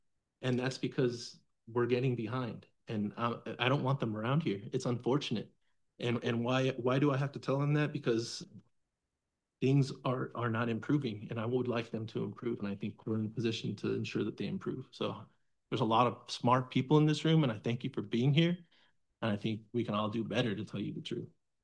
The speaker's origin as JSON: {"language": "English", "town": "El Centro", "region": "California", "country": "United States", "tie": "born or raised there", "lives_now": "Imperial, United States", "said": "I live in Imperial. I was born and raised in El Centro. And I've seen the growth."}